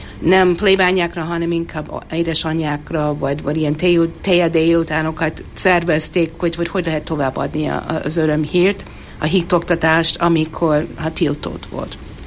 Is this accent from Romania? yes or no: no; United States; moved away as an adult; now in Hungary; 12 évig voltam az Egyesült Államok, ahol születtem, ahol fölnőttem